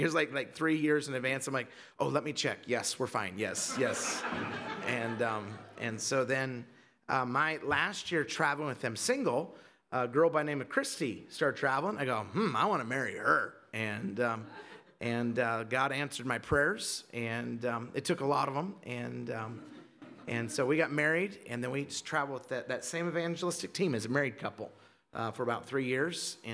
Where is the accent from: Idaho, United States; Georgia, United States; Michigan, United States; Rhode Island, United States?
Idaho, United States; Twin Falls; also born or lived in San Jose, United States; So I grew up in Twin Falls, and I was born in California, San Jose, and my parents about